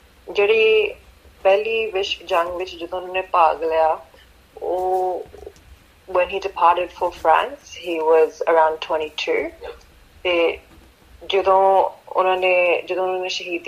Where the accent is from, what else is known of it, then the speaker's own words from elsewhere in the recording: Sydney, New South Wales, Australia; ਤੇ ਮੈਂ ਸਿਡਨੀ ਦੀ ਜੰਮਪਲ ਹਾਂ। ਮੁੱਢ ਤੋਂ ਅਸੀਂ ਪਿੰਡ ਮੁੱਛਲ ਜ਼ਿਲ੍ਹਾ ਅੰਮ੍ਰਿਤਸਰ ਤੋਂ ਹੈਗੇ ਹਾਂ